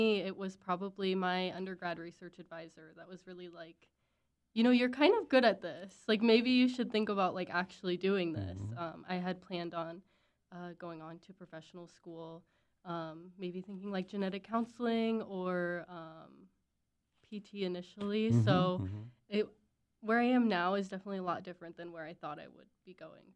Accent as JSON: {"language": "English", "town": "Cedar Falls", "region": "Iowa", "country": "United States", "tie": "born or raised there", "said": "Yeah, so I grew up in Cedar Falls, and I did my undergrad at UNI. So I've always been in Iowa"}